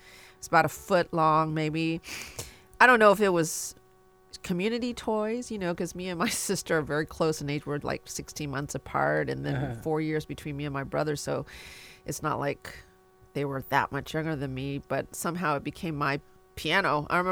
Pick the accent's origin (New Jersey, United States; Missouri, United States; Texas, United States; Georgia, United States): Texas, United States; Houston; born there; also born or lived in Columbus, Ohio; I was born in Houston, Texas, not too much longer after. And we lived in Columbus, Ohio for a few years, actually, where my sister and brother were born.